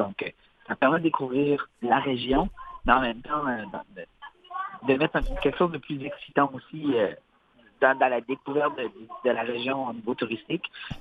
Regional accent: New Brunswick, Canada; Venez chez nous au Nouveau-Brunswick

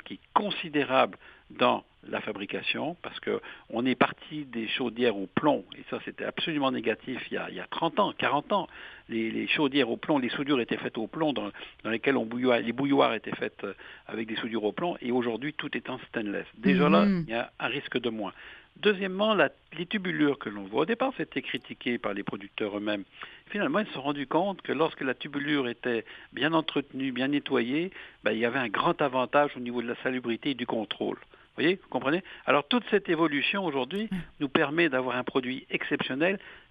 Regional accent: Quebec, Canada; comme beaucoup de gens l'ont fait chez nous au Québec

